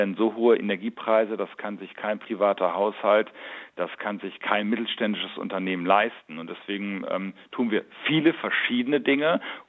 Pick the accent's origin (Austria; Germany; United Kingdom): Germany; Lower Saxony; Und ich komme ja selber aus Niedersachsen